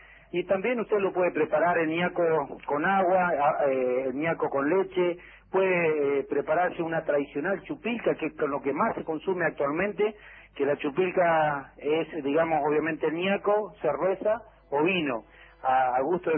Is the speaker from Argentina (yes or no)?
yes; Neuquén, Argentina; a nuestra cultura del norte neuquino, digamos, que tanto nos identifica, digamos, como neuquinos y como argentinos.